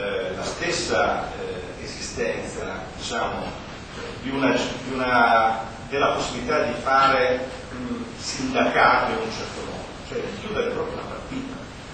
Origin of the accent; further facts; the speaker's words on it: Ivrea, Piedmont, Italy; io sono di Ivrea, quindi conosco le vie, la città